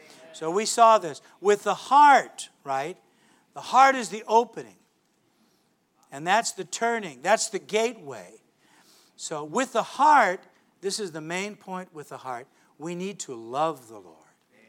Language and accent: English; St. Louis, Missouri, United States; I grew up in St. Louis, Missouri, and St. Louis is a big baseball town.